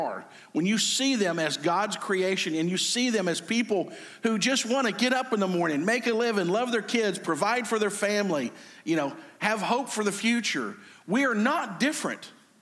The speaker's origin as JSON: {"language": "English", "country": "United States", "said": "as an American, there are certain nations that we were brought up that if you heard the name of that nation, guess what? You hated them."}